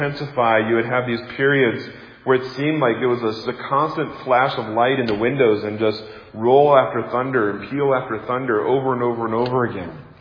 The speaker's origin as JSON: {"language": "English", "region": "Midwest", "country": "United States", "tie": "born or raised there", "said": "You know, as growing up in the Midwest, where thunderstorms were just very powerful and massive, and especially growing up in a neighborhood that had a radio station"}